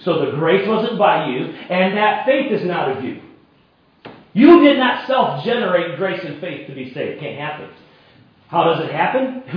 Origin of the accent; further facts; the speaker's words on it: United States; Yeah, you're Kiwis. I'm an American. So what?